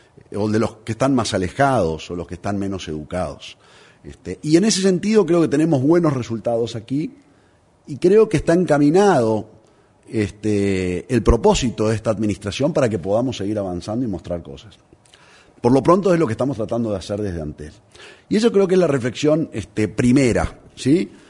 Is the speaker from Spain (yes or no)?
no; Uruguay; como uruguayo